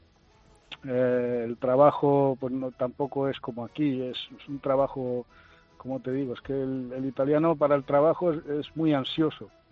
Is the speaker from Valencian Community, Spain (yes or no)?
no; Santa Coloma de Gramenet, Catalonia, Spain; No, yo nací en Barcelona, en Santa Coloma de Gramenet, y me crié en España.